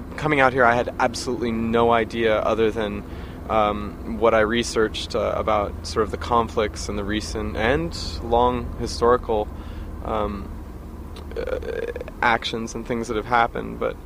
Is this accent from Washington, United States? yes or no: yes; Seattle, Washington, United States; born or raised there